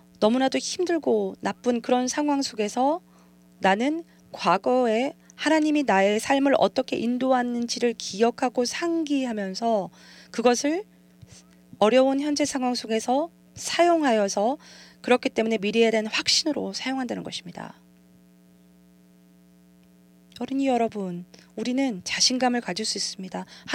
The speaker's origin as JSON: {"language": "Korean", "country": "Australia", "tie": "born or raised there", "said": "저는 호주에서 자랐습니다. 거미를 죽이는 것은 뭐 별로 어려운 일은 아닙니다."}